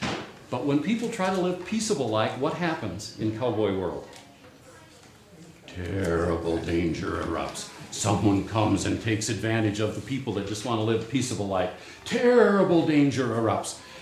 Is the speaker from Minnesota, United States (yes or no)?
yes; Lake Benton, Minnesota, United States; So, when I was a kid in my hometown, which when I was a little kid I lived in Lake Benton, Minnesota, and we got 2.5 channels on the television